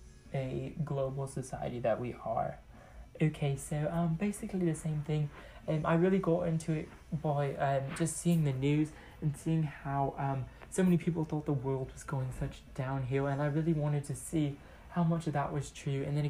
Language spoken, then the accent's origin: English; London, United Kingdom; now in United States; I am British, of course, and I was born in East London, and I lived there a long time, and then I finally moved out to here just a few months ago